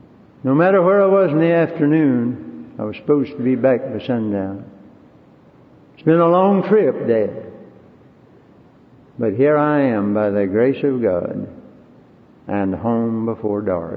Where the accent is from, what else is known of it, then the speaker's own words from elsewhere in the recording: Greensboro, North Carolina, United States; The famous short story writer O. Henry, who lived in my hometown of Greensboro, said as his last words before he left this world